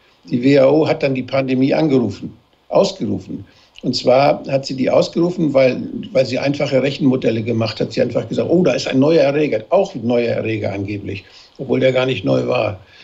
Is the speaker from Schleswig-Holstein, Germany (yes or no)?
yes; Flensburg, Schleswig-Holstein, Germany; Wissen Sie, es gibt in meiner Heimatstadt Flensburg